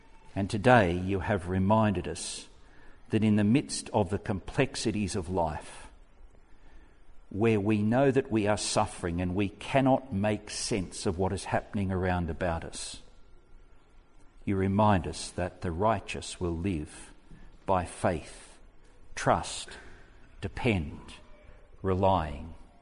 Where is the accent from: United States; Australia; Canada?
Australia; I was amazed as an Australian to listen to the discussion there.